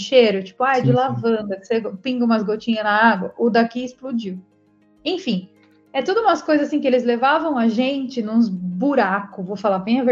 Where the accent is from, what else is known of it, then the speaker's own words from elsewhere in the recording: Brazil; born there; cala a boca, nasci no Brasil, sabe assim?